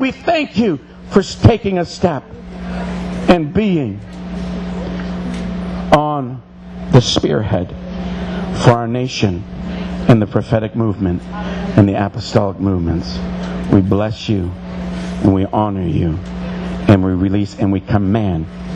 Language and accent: English; Ontario, Canada; As a First Nations, I grew up on the Tandanega Mohawk Territory